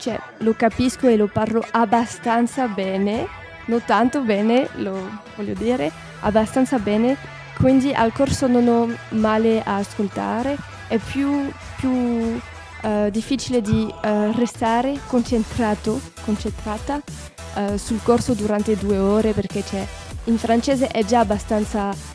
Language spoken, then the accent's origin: Italian; Belgium; Italian is a second language; io come belga mi sento molto bene in questo paese